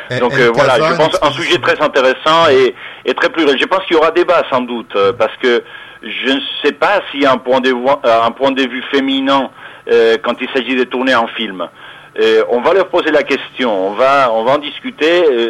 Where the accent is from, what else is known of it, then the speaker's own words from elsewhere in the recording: Spain; en tant qu'espagnol, je dirais, on a un peu honte